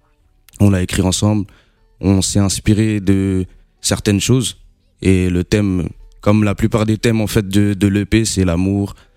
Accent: Mantes-la-Jolie, Île-de-France, France; born or raised there; also born or lived in Réunion

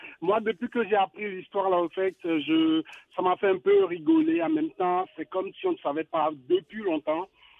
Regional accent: Togo; Moi, je suis originaire du Togo. J'ai beaucoup d'oncles ou de familles dans le port de Lomé.

